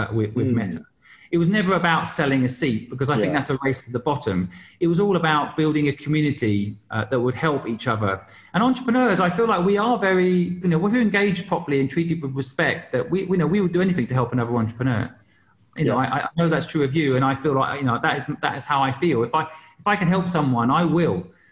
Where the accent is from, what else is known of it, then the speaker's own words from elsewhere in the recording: Cambridge, East of England, United Kingdom; No, I grew up in Cambridge, and you know, frankly, all my friends are in Hong Kong.